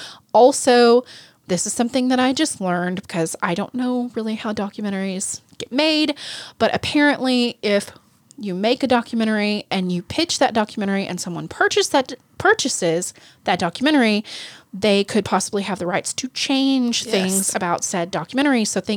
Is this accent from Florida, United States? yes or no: no; Ada, Oklahoma, United States; There's Henrietta, Maysville, and Ada, which Ada is my hometown.